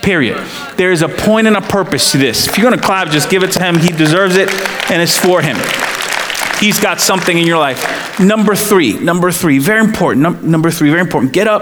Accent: India; Obviously, I come from India.

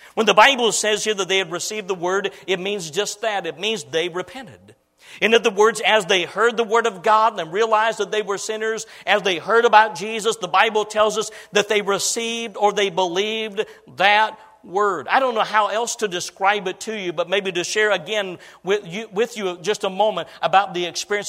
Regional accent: Illinois, United States; And then we attended a little church there in the little town where I was raised in Illinois.

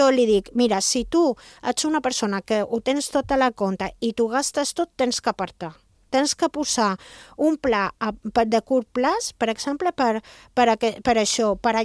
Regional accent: Ibiza, Balearic Islands, Spain; els que som d'Eivissa tenim que tenir en compte que no podem apretar

